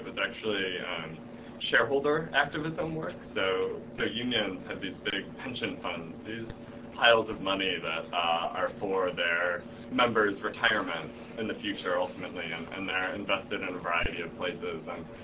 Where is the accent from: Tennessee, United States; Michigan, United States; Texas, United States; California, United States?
Michigan, United States; Detroit; Because growing up in Detroit, like the UAW, the auto workers, were sort of a presence in my life.